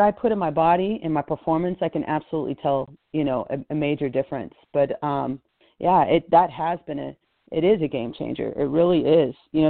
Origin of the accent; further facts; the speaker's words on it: Oregon, United States; There were a lot of different heart doctors in the small town that I grew up in Oregon.